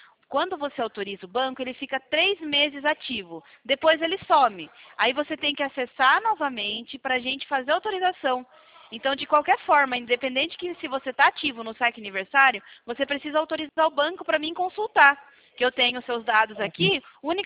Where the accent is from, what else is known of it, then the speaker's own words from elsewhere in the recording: Sorocaba, São Paulo, Brazil; Eu sou de Sorocaba.